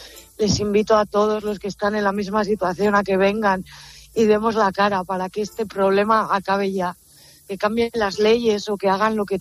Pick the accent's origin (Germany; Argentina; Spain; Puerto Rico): Spain; una ciudadana española, porque soy española